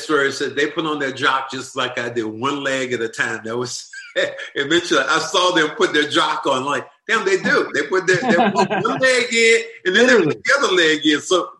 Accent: Kinston, North Carolina, United States; I'm from Kinston, damn it.

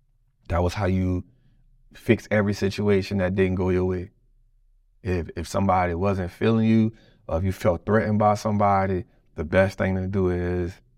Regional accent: United States; it's not easy being a black man growing up in America, but I can tell you that I wouldn't want to be nothing else.

